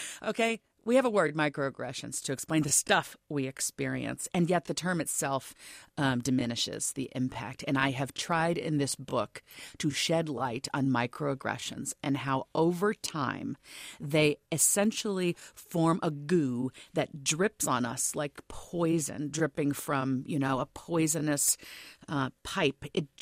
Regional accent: Lagos, Nigeria; born there; I was born in Lagos, Nigeria. So does that mean that's where I'm from? Well, I wasn't born to Nigerians. I was born to a Black American and a white Brit.

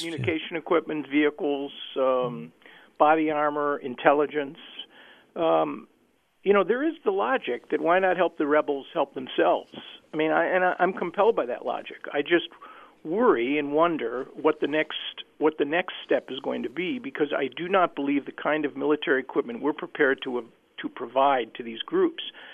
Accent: United States; I speak as an American here, as an analyst

